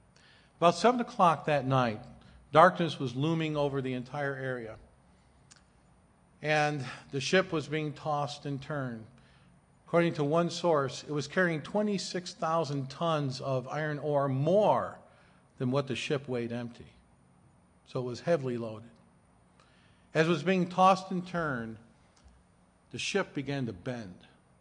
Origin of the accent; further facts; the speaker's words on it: Detroit, Michigan, United States; As you know, I'm from the Detroit area. Troy is just north of Detroit.